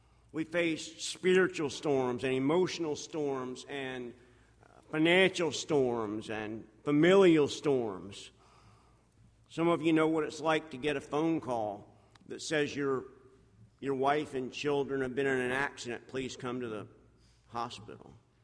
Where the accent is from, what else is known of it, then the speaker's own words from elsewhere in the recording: Fort Lauderdale, Florida, United States; but actually I'm from Fort Lauderdale, so the whole city of Fort Lauderdale, no one went to church.